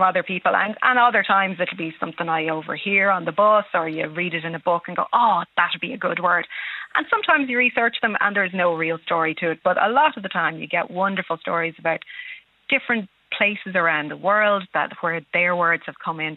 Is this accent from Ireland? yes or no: yes; Dublin, Leinster, Ireland; I grew up in Dublin.